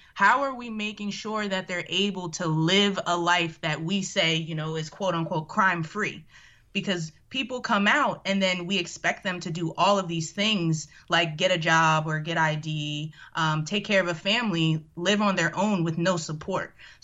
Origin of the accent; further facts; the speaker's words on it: Pennsylvania, United States; I grew up in Montgomery County. I went to North Penn High School.